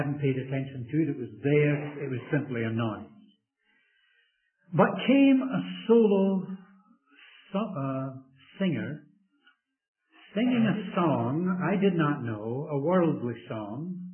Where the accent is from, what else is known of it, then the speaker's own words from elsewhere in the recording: Scotland, United Kingdom; Being a Scot, I usually sit in a shopping center.